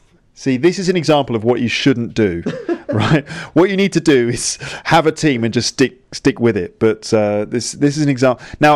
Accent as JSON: {"language": "English", "region": "London", "country": "United Kingdom", "tie": "born or raised there", "said": "I grew up in London"}